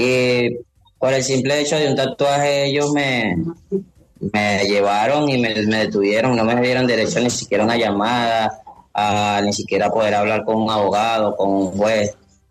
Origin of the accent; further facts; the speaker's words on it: Venezuela; ellos dicen que son una señalización que ellos están teniendo hacia nosotros como venezolanos